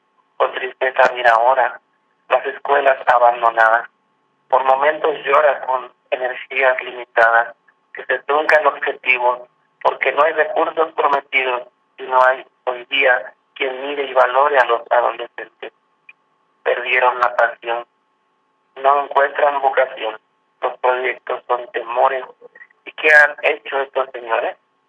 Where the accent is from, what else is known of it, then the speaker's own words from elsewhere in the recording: Guerrero, Mexico; principalmente siendo guerrerense. Hay muchos guerrerenses que quisieran tener la oportunidad de levantar la voz